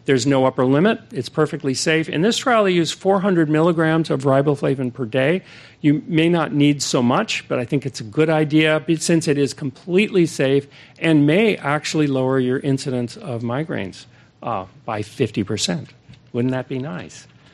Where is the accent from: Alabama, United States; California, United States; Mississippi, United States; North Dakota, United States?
California, United States; San Francisco; I was raised in San Francisco, so I know if you live here, your sun exposure is minimal. Fog exposure is maximal.